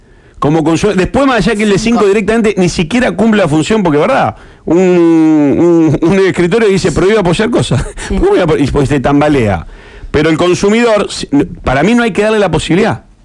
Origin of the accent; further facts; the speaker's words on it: Esperanza, Santa Fe, Argentina; que soy de Esperanza